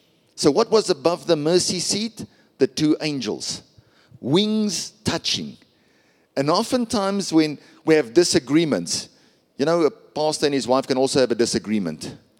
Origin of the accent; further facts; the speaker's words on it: Pretoria, Gauteng, South Africa; first language Afrikaans; English is a second language; I'm Afrikaans, she's English. I'm from Pretoria, she's from Bloemfontein. You know, Afrikaans, Pretoria, people from Pretoria that speak Afrikaans, we even have our own accent. That's how Afrikaans we are.